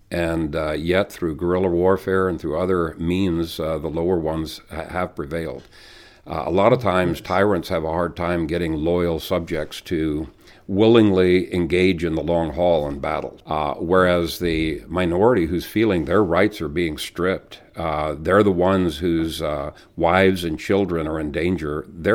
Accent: Ethiopia; Where I grew up in Ethiopia, you could get in deep trouble

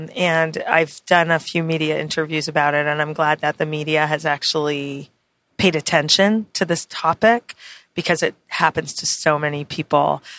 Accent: Canada; I'm Canadian, so you know.

